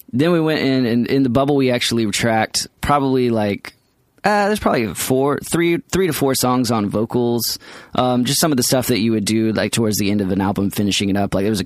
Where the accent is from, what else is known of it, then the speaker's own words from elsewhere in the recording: Atlanta, Georgia, United States; And we're from Atlanta.